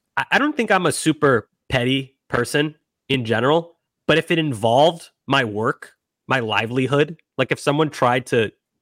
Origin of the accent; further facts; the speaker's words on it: Massachusetts, United States; He was one of the best parts about growing up in Massachusetts and watching Red Sox games was hearing him.